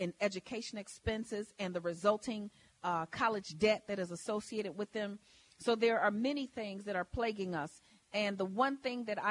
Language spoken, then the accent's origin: English; Chicago, Illinois, United States; I was born and raised in Chicago in the projects. People ask me which side of town that you grew up on. They say the south side or the west side. Well, let me tell you, I had both, the southwest side on 44th and Cicero.